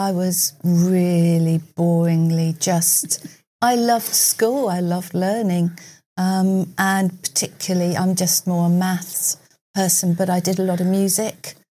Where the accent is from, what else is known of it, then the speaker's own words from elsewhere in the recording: Ryde, South East England, United Kingdom; I grew up in Ryde.